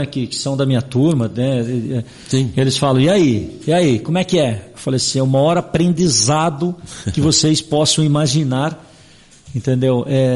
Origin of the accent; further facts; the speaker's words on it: Araraquara, São Paulo, Brazil; born there; also born or lived in Itápolis; Eu sou de coração. Minha cidade natal era Araraquara.